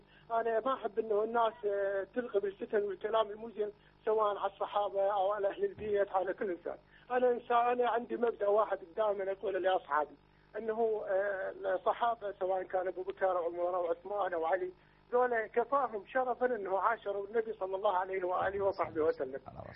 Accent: Babil, Iraq; من العراق من بابل.

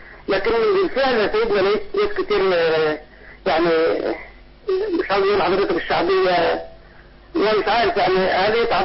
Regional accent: Upper Egypt, Egypt; عندنا في الصعيد يعني بيحل لنا مشاكل.

